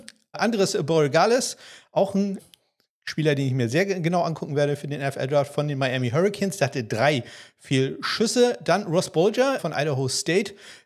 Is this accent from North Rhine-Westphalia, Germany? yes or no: no; Kiel, Schleswig-Holstein, Germany; Für mich als Kieler jetzt auch nicht minimal besser, etwas besser als Frankfurt